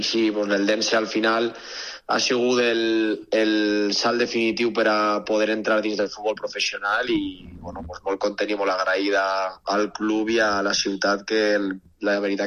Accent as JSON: {"language": "Catalan", "town": "Vila-real", "region": "Valencian Community", "country": "Spain", "said": "podem estar jugant ara mateix en el futbol professional i que som de Vila-real"}